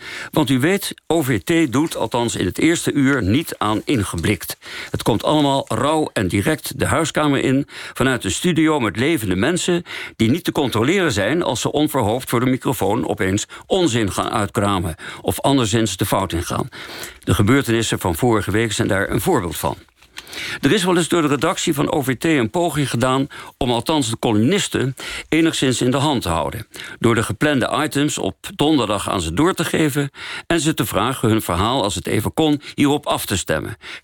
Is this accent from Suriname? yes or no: no; The Hague, South Holland, Netherlands; Ik ben een elitaire Hagenaar die met een vlinderdas durft rond te lopen